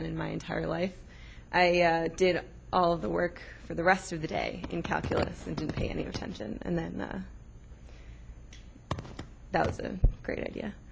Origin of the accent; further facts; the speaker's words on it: New York, United States; I'm from New York in the U.S., and I was terrible at math all throughout high school.